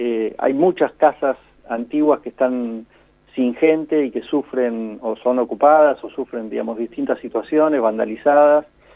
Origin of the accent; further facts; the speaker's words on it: La Plata, Buenos Aires Province, Argentina; nosotros vivimos en La Plata y la jurisdicción nuestra, si nos paramos del lado de la vía o del otro lado, es la misma, seguimos siendo platenses